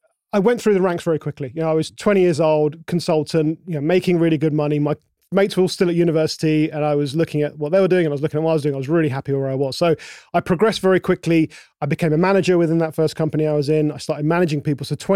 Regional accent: London, United Kingdom; I grew up in London. I was born in London. But London was London, UK, just a very cold and grey place most of the time.

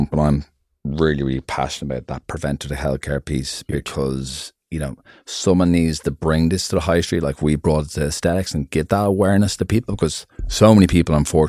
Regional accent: Ireland; Like, Ireland's 5 million people. We're an English-speaking country. I think more Irish business need to start looking abroad.

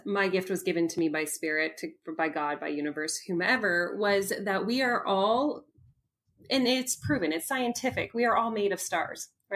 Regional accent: Canada; because I'm Canadian, so it is .ca.

